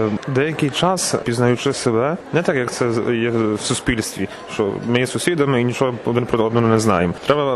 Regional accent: Strilkovychi, Lviv Oblast, Ukraine; і я зі Стрілкович Львівської області. Представляю польську сторону.

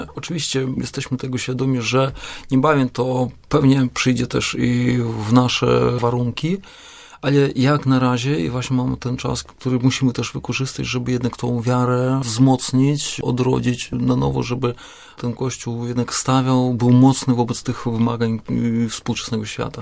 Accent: Vitebsk Region, Belarus; rzeczywiście pochodzę z tej ziemi i jako kapłan od początku pracowałem

